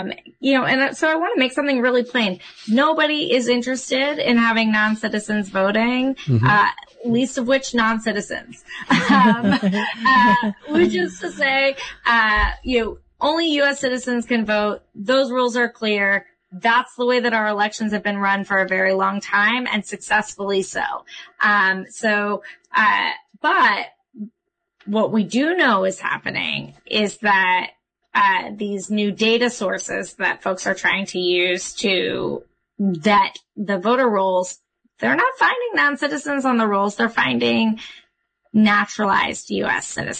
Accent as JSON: {"language": "English", "country": "United States", "tie": "born there", "said": "Now, I was born in the United States. I've always been a citizen."}